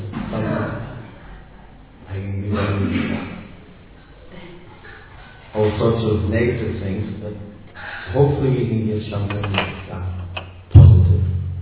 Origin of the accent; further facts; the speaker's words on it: Scotland, United Kingdom; accent: Scottish; I asked Srila Prabhupada, in my Scottish accent, I've got a Scottish accent. It used to be a lot more Scottish in those days.